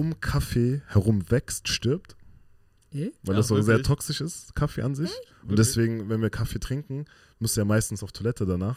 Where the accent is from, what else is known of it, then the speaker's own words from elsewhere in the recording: Waiblingen, Baden-Württemberg, Germany; born there; also born or lived in North Rhine-Westphalia; Ich bin ja auch mehrere Kulturen in mir, ich bin auch eigentlich Schwabe am Ende des Tages.